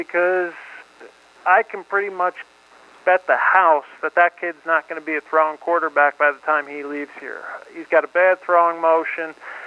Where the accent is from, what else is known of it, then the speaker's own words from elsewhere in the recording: New Jersey, United States; Obviously, I'm from New Jersey